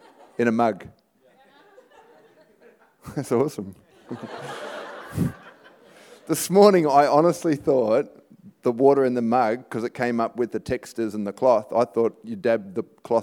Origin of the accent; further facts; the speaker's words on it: Sydney, New South Wales, Australia; So I'm from Australia, born in Australia, born in Sydney, born and raised in Sydney. And I'm 46 years old